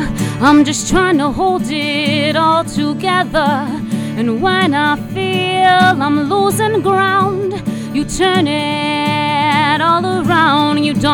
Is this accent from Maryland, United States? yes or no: no; New Orleans, Louisiana, United States; And like you said, growing up in New Orleans, there's such a variety.